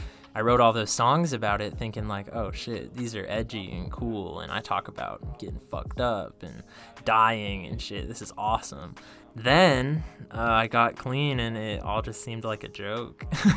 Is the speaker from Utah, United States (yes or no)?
yes; St. George, Utah, United States; I grew up in St. George and played in local bands there in the jazzy scene.